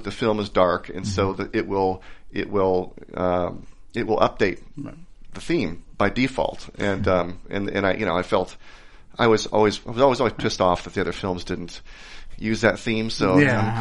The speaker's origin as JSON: {"language": "English", "town": "San Jose", "region": "California", "country": "United States", "tie": "born or raised there", "said": "because I grew up in San Jose."}